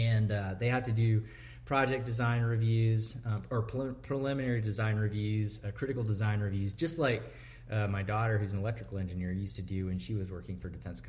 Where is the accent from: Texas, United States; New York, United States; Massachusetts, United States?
Texas, United States; Fredericksburg; I grew up in Fredericksburg, and I've been a part of this community for a long time. Went to Fredericksburg High School, graduated in 87